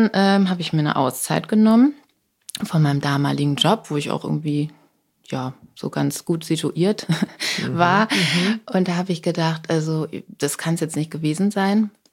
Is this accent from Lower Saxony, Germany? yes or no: yes; Buxtehude, Lower Saxony, Germany; Ich komme ja aus Buxtehude.